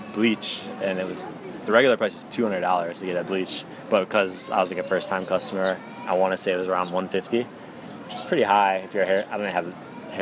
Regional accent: South Korea; We come from Korea, where you'll pay $20

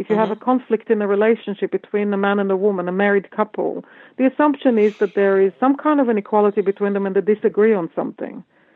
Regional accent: Israel; I have to go back to my experience of growing up in Israel and being educated

